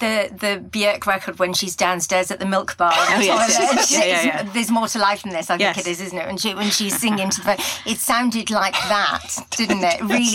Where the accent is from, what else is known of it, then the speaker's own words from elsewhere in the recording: Wales, United Kingdom; I grew up in South Wales, went to comprehensive school